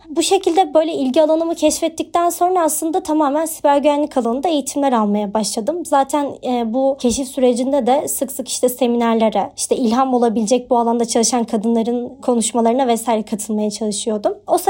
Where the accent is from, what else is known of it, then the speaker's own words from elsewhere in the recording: Black Sea Region, Turkey; Bizim Karadenizliyiz de bilirsin. Böyle orada müteahhitlik vesaire çok popüler bir meslek.